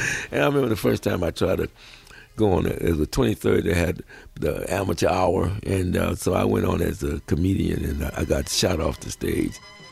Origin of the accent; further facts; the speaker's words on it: Watts, California, United States; born there; I was born in Watts. You probably heard of it when they had the riots out there. And it was a very nice little town.